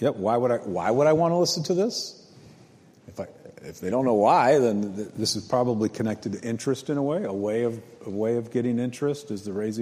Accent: United States; I'm an American. I live below you.

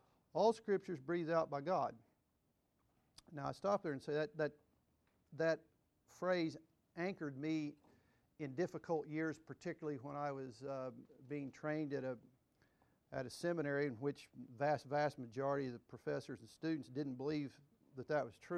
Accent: Missouri, United States; I was raised in Southwest Missouri, but till the night before last, I'd never spent a night in Oklahoma for some reason.

